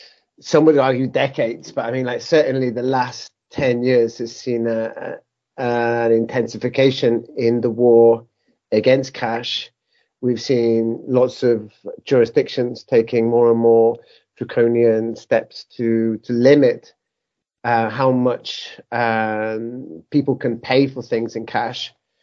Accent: United Kingdom; now in Barcelona, Spain; I'm a British citizen who's been living in Barcelona for the last 20, more or less 22 years almost.

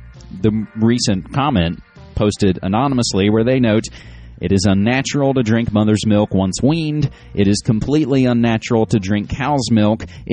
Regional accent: Oregon, United States; As long as we're discussing my home state in the People's Republic of Oregon

